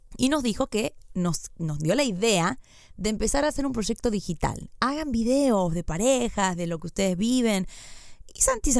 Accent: Argentina; accent: Argentine; tengo un acento muy fuerte argentino, tenía el acento más fuerte en ese entonces, ya casi no lo tengo.

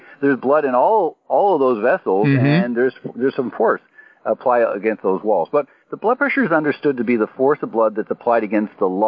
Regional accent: Canada; now in United States; I'm Canadian, so I'm American now

